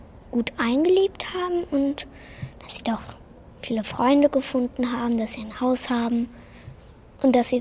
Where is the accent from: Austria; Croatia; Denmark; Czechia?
Denmark; Ich komme ja aus Dänemark und ich weiß aus Erfahrung, dass Dänisch zu lernen sehr schwer ist.